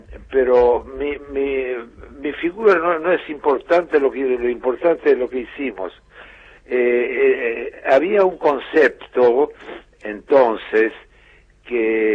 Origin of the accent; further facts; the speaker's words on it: Argentina; moved away; yo soy argentino, pero hace 40 años que no vivo acá, estoy ahora de visita. Yo me fui en el año 76 para salvar mi vida